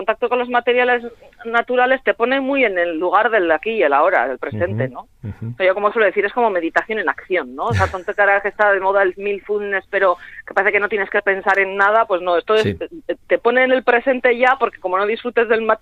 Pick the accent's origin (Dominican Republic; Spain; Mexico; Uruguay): Spain; Astigarraga, Basque Country; yo, por ejemplo, que soy de Astigarraga